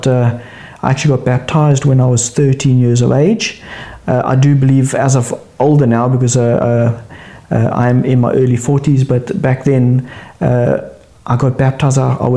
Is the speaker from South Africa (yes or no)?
yes; South Africa; now in United Kingdom; Well, I'm originally from South Africa. Been in the UK now since 2002, where I came on a working visa, ancestral visa